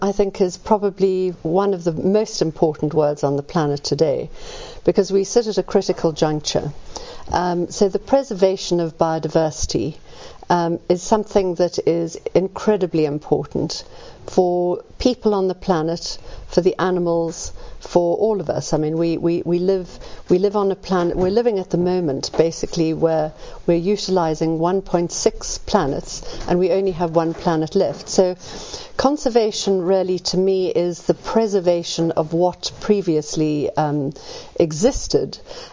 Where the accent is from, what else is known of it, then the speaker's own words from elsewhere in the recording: Johannesburg, Gauteng, South Africa; born there; Well, for a start, I'm a South African. I was born in Joburg, and so I used to drive through the Karoo.